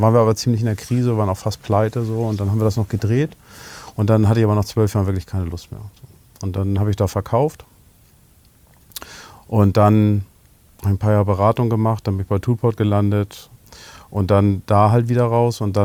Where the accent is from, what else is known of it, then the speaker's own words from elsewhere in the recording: Hamburg, Germany; als Hamburger